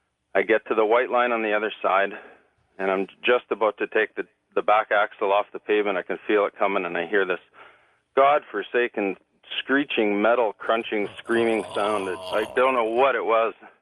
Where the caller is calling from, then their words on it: British Columbia, Canada; I'm calling from Vancouver Island in Canada.